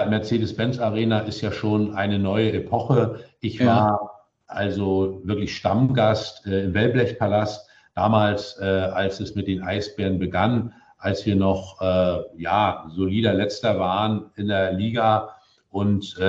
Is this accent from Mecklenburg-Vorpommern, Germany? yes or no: yes; Mecklenburg-Vorpommern, Germany; sowohl bei mir in meiner Heimat in Mecklenburg-Vorpommern, aber ich bin halt sehr, sehr viel in Berlin.